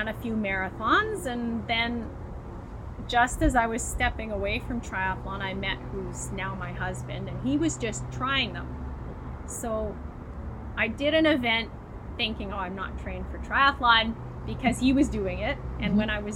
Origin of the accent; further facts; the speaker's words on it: Edmonton, Alberta, Canada; I grew up in Edmonton.